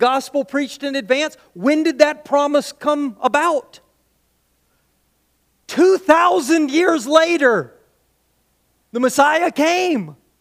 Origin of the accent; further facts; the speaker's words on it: United States; I have no idea. I'm an American. I want it done.